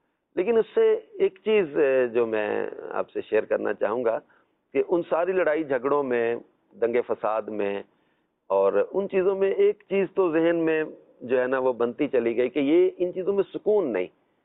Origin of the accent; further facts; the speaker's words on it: Punjab, Pakistan; جی شیخوپورہ کی طرف. تو وہاں ہمارا آبائی گھر ہے, وہیں میرا میری پیدائش ہوئی اور بچپن بھی وہیں گزرا, میٹرک تک میں وہیں رہا.